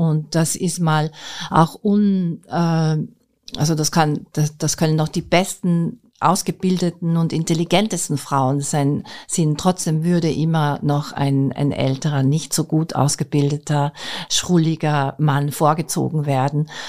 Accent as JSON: {"language": "German", "country": "Austria", "said": "als ich dann in Amerika war, weil man in den USA natürlich schon oft angesprochen wird als Österreicherin"}